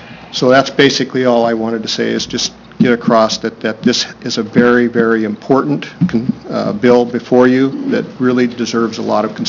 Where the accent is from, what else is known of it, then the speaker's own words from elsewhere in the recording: Oregon, United States; I'm a third-generation Oregonian, born and raised in Klamath County, and I have many family members that are farmers and ranchers in southern Oregon and eastern Oregon